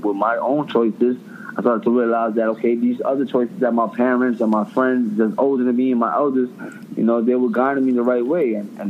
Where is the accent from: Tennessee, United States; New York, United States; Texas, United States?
New York, United States; Bronx; So growing up in the Bronx, it was a little bit tough for me because, you know, living in the Bronx my whole entire life, people know your whole entire family